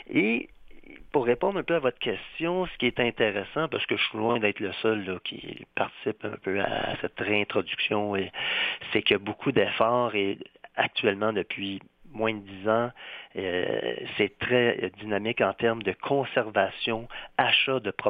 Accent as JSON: {"language": "French", "town": "Saint-Lambert", "region": "Quebec", "country": "Canada", "said": "Je viens d'une ville du sud de Montréal en pleine basse terre, dans des sols très riches. Je viens de Saint-Lambert, dans le temps, c'était une autre ville qu'aujourd'hui, dans un sens."}